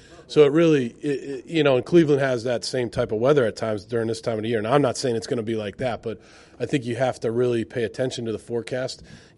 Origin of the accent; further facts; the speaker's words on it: Ireland; You know, I have I'm Irish